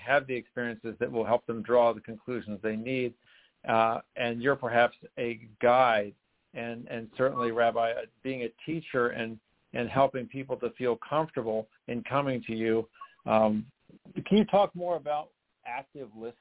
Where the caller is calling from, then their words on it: Illinois, United States; I'm calling from Chicago area. I'm in Great Lake specifically